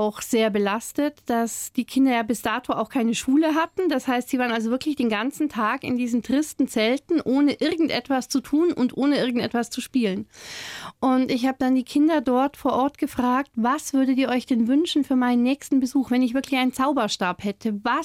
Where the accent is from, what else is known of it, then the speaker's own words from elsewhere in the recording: Weiler, Bavaria, Germany; also born or lived in Lindenberg; tatsächlich bin ich nur in Lindenberg geboren, weil dort das nächste Krankenhaus ist. Aufgewachsen bin ich in einem noch viel idyllischeren Örtchen, aha, nämlich Weiler. Das ist daneben und noch ein ganzes Stückchen kleiner.